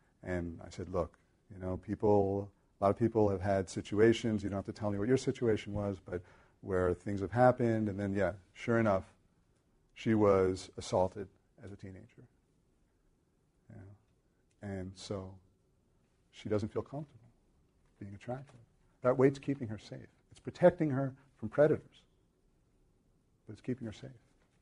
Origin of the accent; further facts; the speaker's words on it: United States; So maybe it's because I'm American.